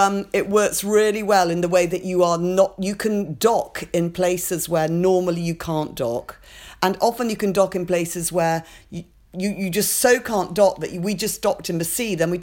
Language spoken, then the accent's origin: English; United Kingdom; And obviously it was funny because we were the baddies being the British, you know.